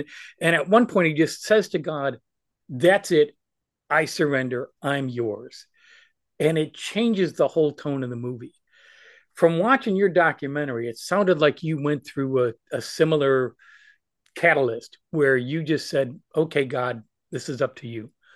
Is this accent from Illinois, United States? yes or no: yes; Chicago, Illinois, United States; moved away as an adult; I grew up in Chicago, moved away in 85, so a little bit before you got there.